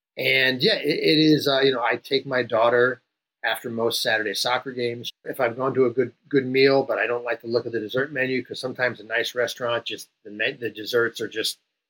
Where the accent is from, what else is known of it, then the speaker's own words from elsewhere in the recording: Chicago, Illinois, United States; I grew up in Chicago and there was a Häagen-Dazs actual location in the city 10 minutes from my house.